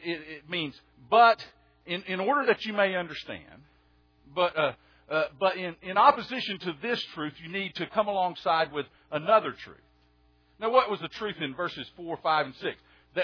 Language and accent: English; Soddy Daisy, Tennessee, United States; some of you all have heard me tell about the little Presbyterian church I grew up in Soddy Daisy, Tennessee. Soddy Daisy First Presbyterian Church, one of the oldest churches in East Tennessee.